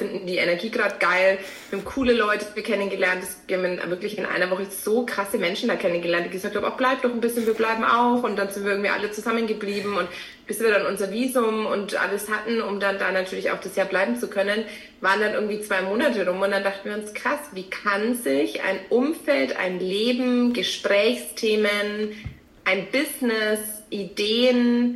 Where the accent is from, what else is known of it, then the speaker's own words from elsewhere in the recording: Forchheim, Bavaria, Germany; Ich komme aus Forchheim, das ist ein kleines Dorf oder eine Kleinstadt, eigentlich ist es schon eine Stadt, ja. Eine kleine Stadt, in Franken.